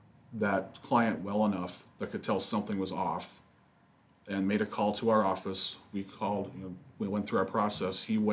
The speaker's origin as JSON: {"language": "English", "region": "Midwest", "country": "United States", "lives_now": "Brevard, United States", "said": "So, and you mentioned I'm from the Midwest. When the recruiters were talking me into coming down here"}